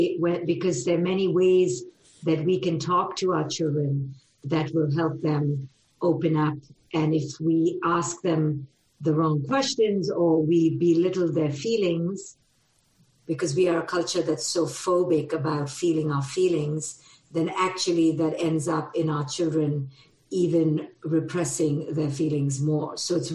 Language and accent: English; India; now in United States; the culture I was growing up in, which is India, I grew up in India